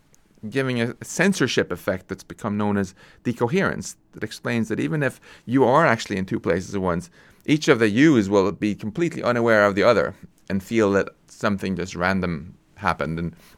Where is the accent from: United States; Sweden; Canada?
Sweden; Stockholm, Stockholm County; So now all your particles are either in my hometown of Stockholm or they're not.